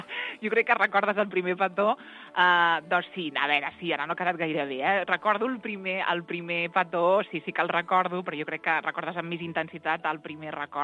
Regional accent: Torà, Catalonia, Spain; Felicitat al poble dels meus pares, també al meu poble, que és Torà, a Lleida

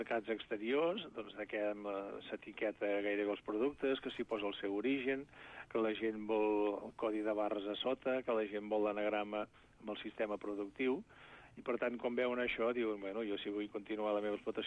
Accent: Girona, Catalonia, Spain; jo també soc gironí i també tinc el meu punt, doncs a Girona

